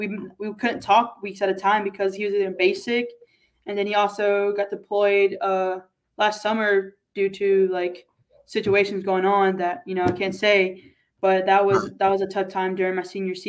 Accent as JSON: {"language": "English", "region": "North Carolina", "country": "United States", "tie": "born or raised there", "said": "We're based out of North Carolina. We're living in my hometown house actually right now until we start to figure stuff out."}